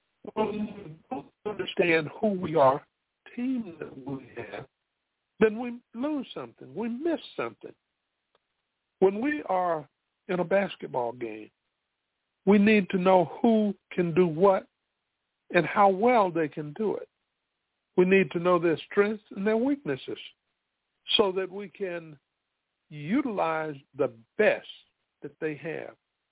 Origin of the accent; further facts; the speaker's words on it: South Carolina, United States; As I've mentioned before, I am born and raised in South Carolina.